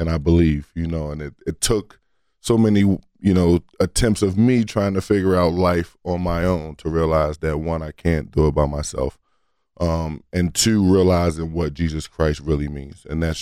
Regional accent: Philadelphia, Pennsylvania, United States; You know, I grew up in North Philadelphia, so it was pretty tough upbringing.

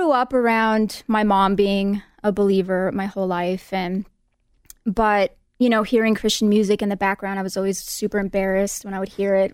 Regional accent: Colorado, United States; also born or lived in Minnesota, United States; Well, I was born in Minnesota. I've been in Colorado for 23 years. So pretty much grew up here, lived in Lakewood, Commerce City, and everywhere in between.

